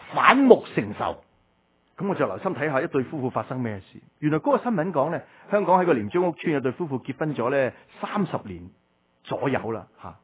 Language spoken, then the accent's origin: Cantonese; China; 我今日十几年喺大陆里面跑啦，当然大陆今日好先进，我哋中国人有好多好优秀嘅地方